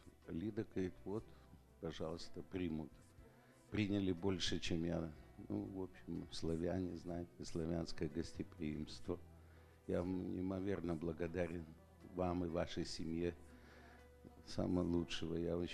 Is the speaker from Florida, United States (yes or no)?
no; Los Angeles, California, United States; Я из Лос-Анджелеса, и я уже два раза был на энкаунтере, принадлежу к World Outreach церкви.